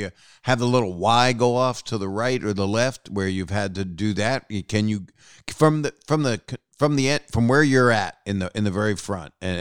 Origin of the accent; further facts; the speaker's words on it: Philadelphia, Pennsylvania, United States; I'm from Philly originally, so I've driven the state a bunch of times.